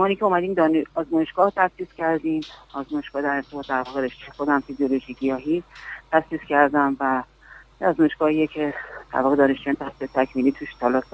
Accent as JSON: {"language": "Persian", "town": "Tehran", "region": "Tehran Province", "country": "Iran", "lives_now": "Hamadan, Iran", "said": "اهل تهران هستم"}